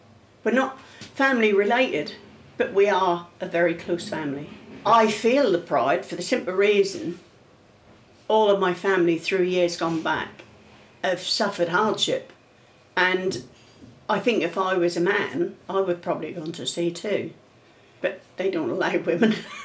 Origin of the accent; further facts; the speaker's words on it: Cromer, East of England, United Kingdom; I live in Cromer, born and bred in Cromer, and I've worked for Davis's firm for about 40 years.